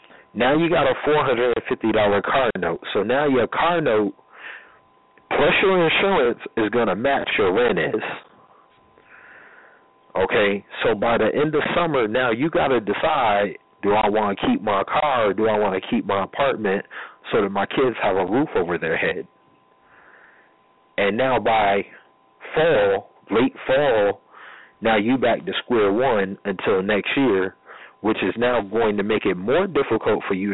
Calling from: Las Vegas, Nevada, United States; I'm in Vegas.

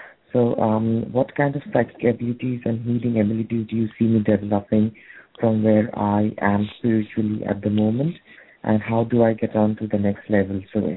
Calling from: United Kingdom; I'm calling from the United from United Kingdom.

